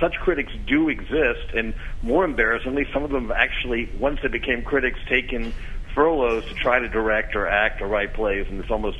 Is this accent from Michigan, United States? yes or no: no; Washington, District of Columbia, United States; I grew up in Washington, D.C., as a kid in love with the theater